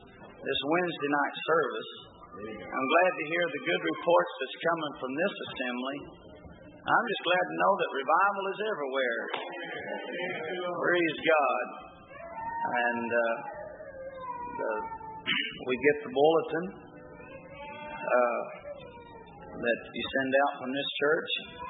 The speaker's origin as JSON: {"language": "English", "region": "Arkansas", "country": "United States", "tie": "born or raised there", "said": "And, of course, I grew up in Arkansas. And I went to St. Louis. They talked different up there than we do here."}